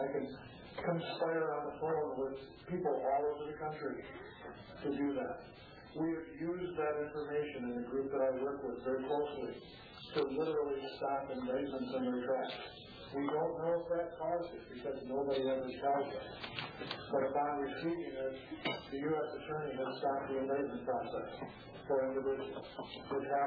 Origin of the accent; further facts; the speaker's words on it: Florida, United States; I'm from the Tampa Bay area in Florida.